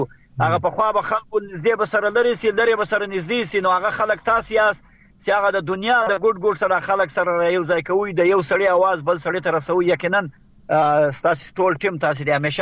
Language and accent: Pashto; Zabul, Afghanistan; زه د افغانستان يم د زابل ولایت د نوبار د ولسوالۍ د مسازو د کلی يم